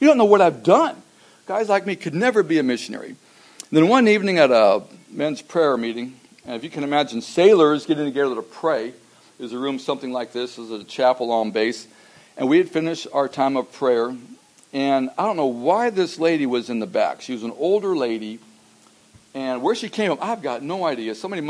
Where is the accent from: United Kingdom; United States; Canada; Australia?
United States; Colorado; also born or lived in South Carolina; I grew up in Colorado, so I didn't know anything about the East Coast.